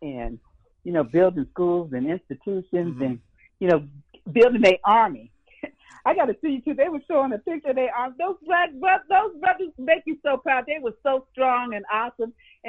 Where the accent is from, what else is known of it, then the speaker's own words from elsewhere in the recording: California, United States; You know, I because I'm from the Bay Area.